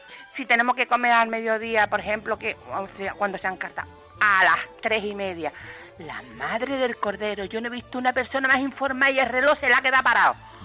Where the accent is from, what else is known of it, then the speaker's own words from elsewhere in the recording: Cádiz, Andalusia, Spain; Yo soy andaluza, soy de Cádiz.